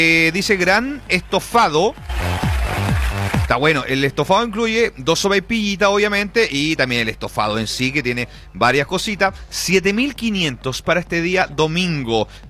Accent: Cajón, Chile; Yo soy de Cajón, pueden retirar en mi domicilio y consultar.

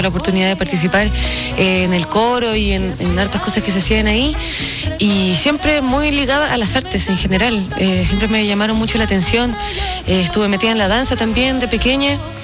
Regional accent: Magallanes and Chilean Antarctica, Chile; now in Santiago, Chile; vengo de la región de Magallanes. Muy feliz de ser de ahí. Allá está toda mi familia, mis padres, mis tíos, mis primos, todo. Vivo acá con mi hermano en Santiago.

